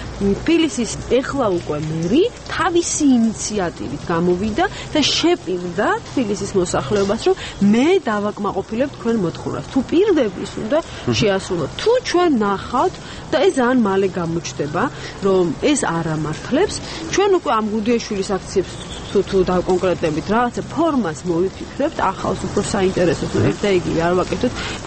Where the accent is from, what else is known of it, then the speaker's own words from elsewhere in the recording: Tbilisi, Georgia; ეს არის სივრცე, სადაც მე ვბრძნობ თბილისელ ქალაქი და ქვეყანა